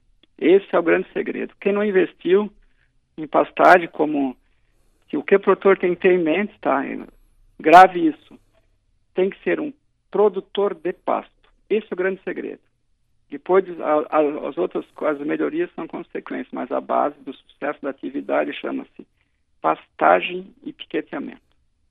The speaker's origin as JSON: {"language": "Portuguese", "town": "Ituporanga", "region": "Santa Catarina", "country": "Brazil", "tie": "born or raised there", "said": "eu vim de outra região, eu vim de Ituporanga, né? Que lá a gente era pequeno, já via, né, a atividade, né? A região de alemães"}